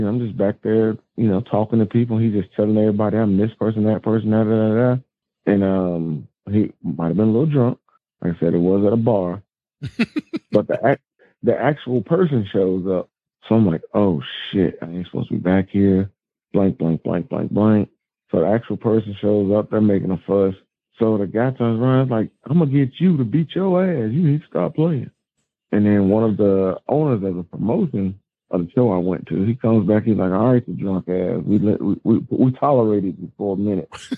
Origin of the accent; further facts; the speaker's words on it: Alabama, United States; It started when I'm originally from Alabama, and it started when I'd be down in the country at my grandma's